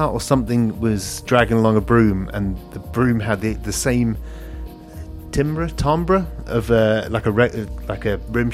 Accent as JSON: {"language": "English", "region": "East of England", "country": "United Kingdom", "said": "I think I'm contractually obliged to say that as I'm from Suffolk."}